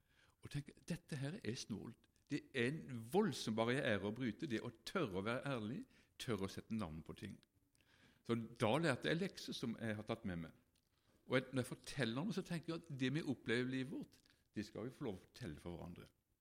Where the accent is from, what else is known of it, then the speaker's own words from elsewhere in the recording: Mykland, Agder, Norway; han var med hjemme på Mykland, der som jeg kom ifra